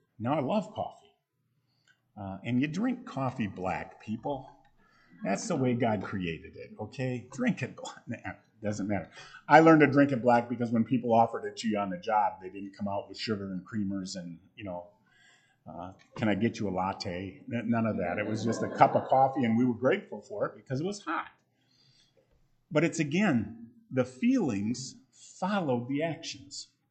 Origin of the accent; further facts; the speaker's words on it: Michigan, United States; I went to school in Michigan. I grew up in Michigan.